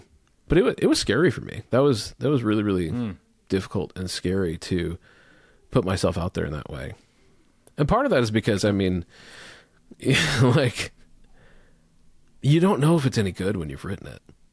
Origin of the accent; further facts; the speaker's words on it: Omaha, Nebraska, United States; I grew up, you know, as an Indian kid in a class in West Omaha, elementary school in West Omaha